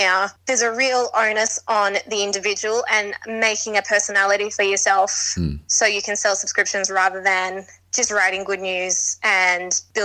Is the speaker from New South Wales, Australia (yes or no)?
yes; Belmore, New South Wales, Australia; I grew up in Belmore.